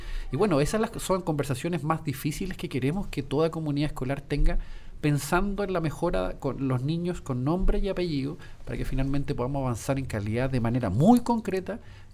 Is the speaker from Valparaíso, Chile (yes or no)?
yes; Putaendo, Valparaíso, Chile; Yo soy de Putaendo, mis padres son de Putaendo.